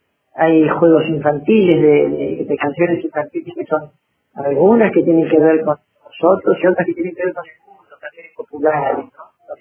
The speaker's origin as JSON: {"language": "Spanish", "country": "Argentina", "said": "Somos nostálgicos los argentinos."}